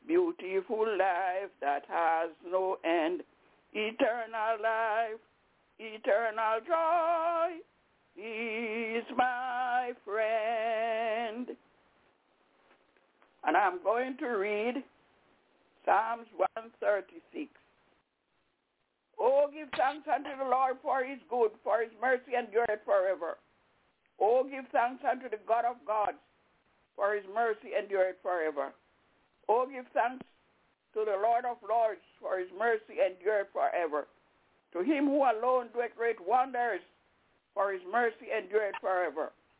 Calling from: Albany, New York, United States; I'm calling from Albany, upstate New York.

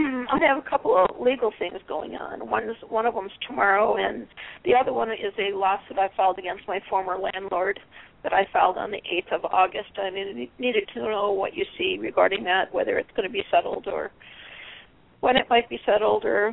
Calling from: Arizona, United States

